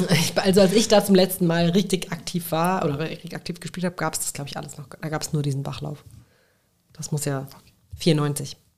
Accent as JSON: {"language": "German", "town": "Königstetten", "region": "Lower Austria", "country": "Austria", "said": "Ich glaube, da sind wir aus Königstetten, haben wir da so einen Ausflug hingemacht."}